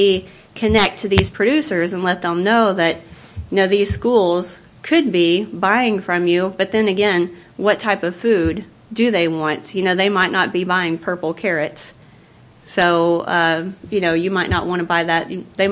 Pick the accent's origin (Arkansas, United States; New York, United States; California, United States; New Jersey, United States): Arkansas, United States; Like when I grew up down in South Arkansas, there was a big tomato market in Bradley County, Arkansas.